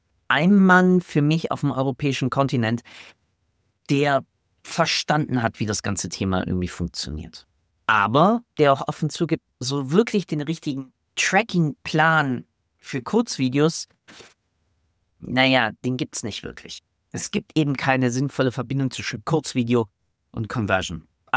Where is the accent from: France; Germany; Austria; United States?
Germany; was mir zu der Zeit als Deutscher in Österreich nicht bewusst war.